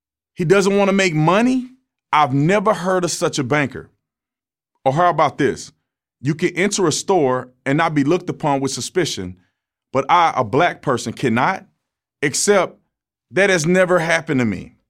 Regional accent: United States; I'm an American who deal with my fellow Americans one-on-one.

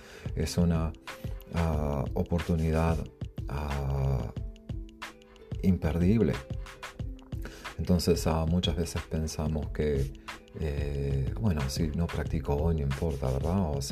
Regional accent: Montevideo, Uruguay; also born or lived in Miami, United States / Jacksonville, United States; now in Seattle, United States; Me crié en Sudamérica, en Montevideo, en Uruguay. Después tuve la oportunidad de vivir en Miami. Después me mudé para Jacksonville, que es en el norte de la Florida, en el otro extremo del estado. Ahora estoy viviendo en Seattle.

